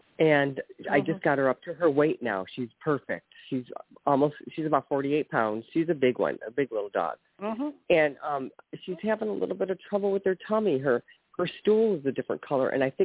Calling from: Ohio, United States; The state of Ohio.

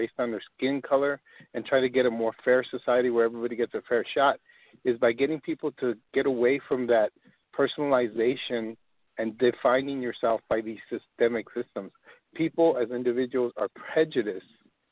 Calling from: El Paso, Texas, United States; I'm calling from El Paso, Texas

